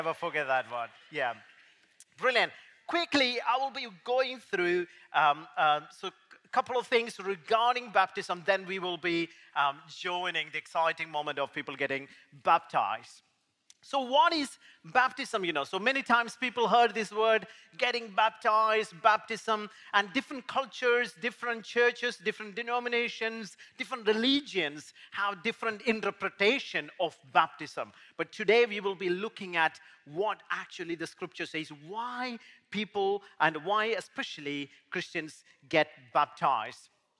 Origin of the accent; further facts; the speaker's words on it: India; I'm coming from India